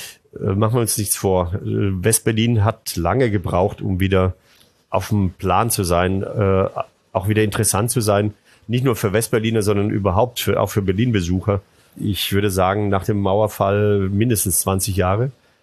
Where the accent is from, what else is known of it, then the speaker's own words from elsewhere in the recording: Veneto, Italy; German is a second language; now in Germany; die ist hauptsächlich in Venedig und Treviso zu Hause, meine Heimat.